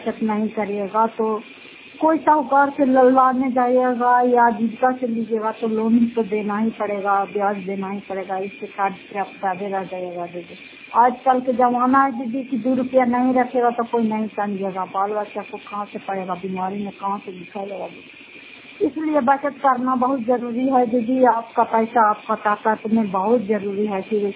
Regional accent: Fatehpur, Bihar, India; घर फतेहपुर पंचायत मोटरों का जिला नालंदा रायपतरा ब्लॉक की निवासी हूँ।

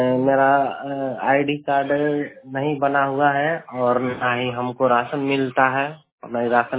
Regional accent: Jigina, India; मेरा गांव जिगिना है, मैं मायाडांड प्रखंड से पढ़ता हूँ।

